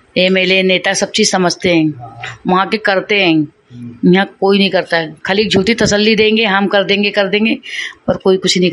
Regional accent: Mumbai, Maharashtra, India; now in Delhi, India; मैं बॉम्बे की।

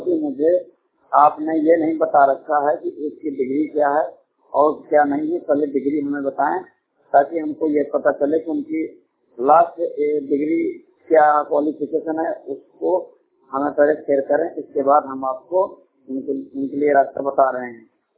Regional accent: Banda, Uttar Pradesh, India; मैं बांदा उत्तर प्रदेश का मूल निवासी हूँ।

